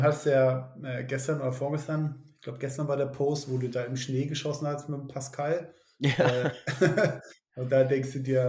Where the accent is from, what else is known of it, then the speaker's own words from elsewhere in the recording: Schleswig-Holstein, Germany; Das ist so, ich sag mal, das früheste Turnier, was so bei uns in Schleswig-Holstein ist.